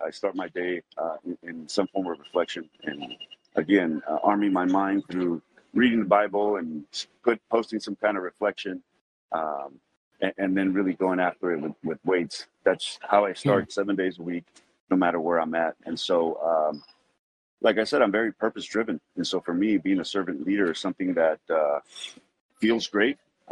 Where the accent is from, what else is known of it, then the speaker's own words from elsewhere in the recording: Compton, California, United States; also born or lived in Watts; because that's been my life, overcoming growing up in Compton and Watts and seeing the things that I've seen.